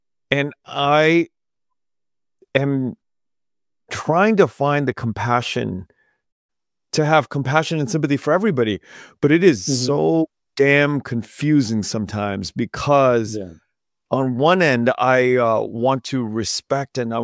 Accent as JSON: {"language": "English", "country": "United States", "tie": "born there", "said": "And I didn't go through that. I was born in the United States."}